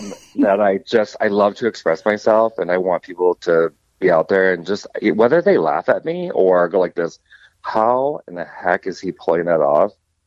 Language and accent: English; Minnesota, United States; now in Florida, United States; I grew up in Minnesota, so, you know, I cold weather is more comfortable to me. Why I moved to Florida, I have no idea.